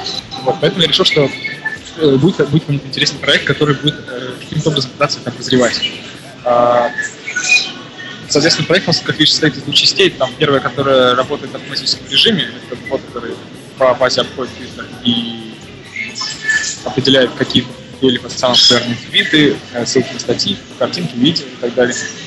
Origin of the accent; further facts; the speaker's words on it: Voronezh, Voronezh Oblast, Russia; now in Moscow, Russia; мне 21 год, я родом из Воронежа. В 2007 году поступил в вышку на биоинформатику, переехал в Москву.